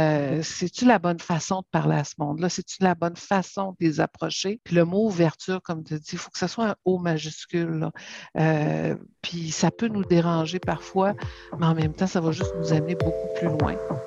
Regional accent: Ontario, Canada; accent: Franco-Ontarian; je faisais vraiment un effort parce que le monde ne comprenait pas l'accent franc-ontari

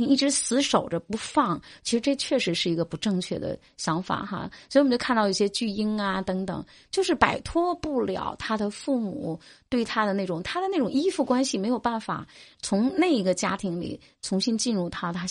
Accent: Beijing, China; 你像我们北京人跟人讲，一个那个跨栏背心

